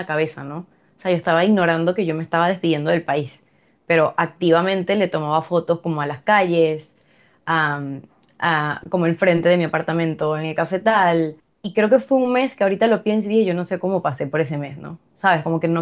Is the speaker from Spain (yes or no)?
no; Venezuela; moved away as an adult; soy politóloga, comunicadora venezolana y tengo un año en el exilio.